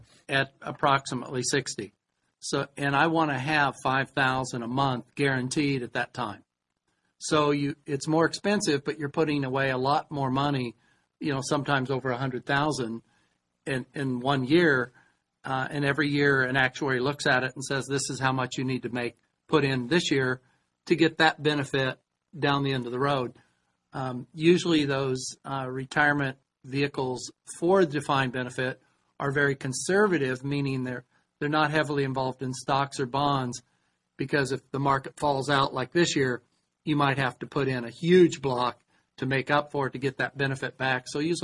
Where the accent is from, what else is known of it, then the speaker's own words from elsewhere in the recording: Illinois, United States; But if you go off to college, just like where I grew up in Illinois, a lot of the kids who fathers own businesses in the farming area